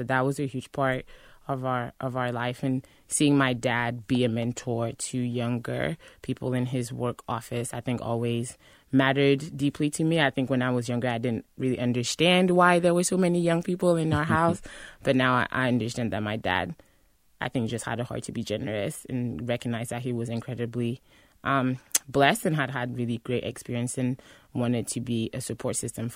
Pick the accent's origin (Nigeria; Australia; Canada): Canada; growing up in Canada. I loved being close to family. So my dad is from the Ivory Coast